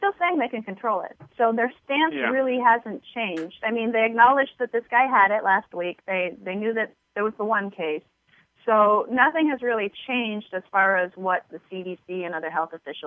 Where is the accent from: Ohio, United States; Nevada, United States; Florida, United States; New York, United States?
Nevada, United States; Las Vegas; All right, this one comes out of Las Vegas. My hometown, Jay's hometown. I'm not there right now, but anyhow.